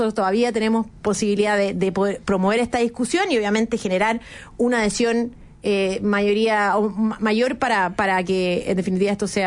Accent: Chile; esta discusión fundamental que nos convoca a todos como chilenos

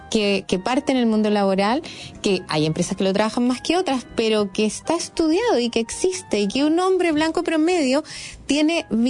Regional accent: Scotland, United Kingdom; Yo crecí mucho tiempo en Escocia, en el Reino Unido

